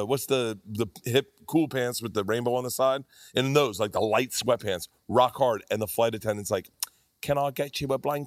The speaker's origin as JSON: {"language": "English", "region": "Florida", "country": "United States", "tie": "born or raised there", "said": "And I said, no, because I grew up in Florida. Like, we have lightning, we have alligators, we have poisonous snakes, we have sinkholes."}